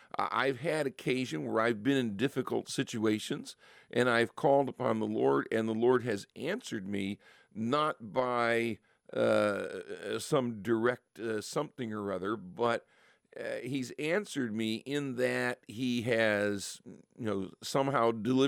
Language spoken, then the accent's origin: English; Midwest, United States; I'm from the Midwest, okay?